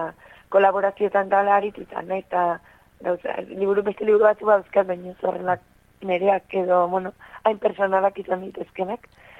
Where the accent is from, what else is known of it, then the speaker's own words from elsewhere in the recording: Pasaia, Basque Country, Spain; now in Errenteria, Spain; ni pasaitarra naiz, baina Errenterian bizi naiz